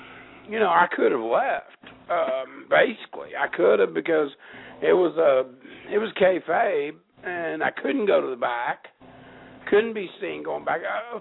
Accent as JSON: {"language": "English", "region": "Kentucky", "country": "United States", "said": "I'm from Kentucky, but I didn't fall off the turnip truck yesterday, buddy."}